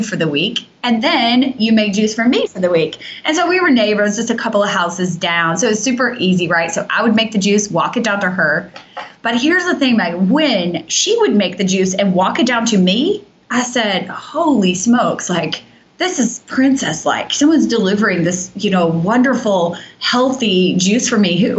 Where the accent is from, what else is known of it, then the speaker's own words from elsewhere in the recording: Kentucky, United States; So I came back home. I'm from Kentucky. I live in Lexington.